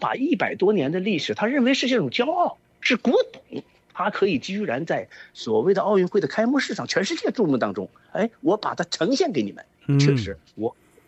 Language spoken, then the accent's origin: Chinese; United States; 我来到巴黎之后，我体验到了巴黎人和我们美国人是一个巨大的差别